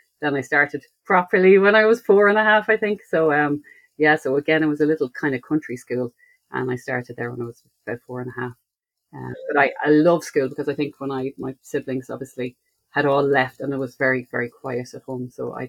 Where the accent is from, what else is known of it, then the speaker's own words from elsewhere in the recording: Connacht, Ireland; I was born in North County Mayo, in a place called, well, out in the sticks, really. It was the nearest village was 3 miles. So I lived out in the countryside with my family